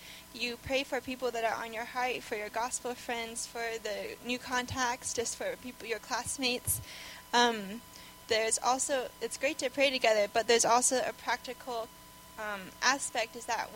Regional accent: Montreal, Quebec, Canada; I'm from Montreal. I graduated recently.

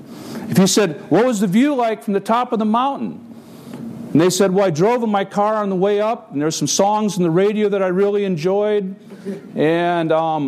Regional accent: Madison, Wisconsin, United States; I'm from Madison, Wisconsin.

